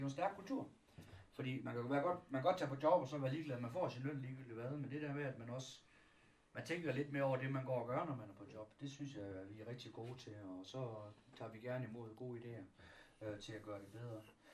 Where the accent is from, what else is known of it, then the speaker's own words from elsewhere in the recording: West Jutland, Denmark; Vi er sgu stolte vestjyde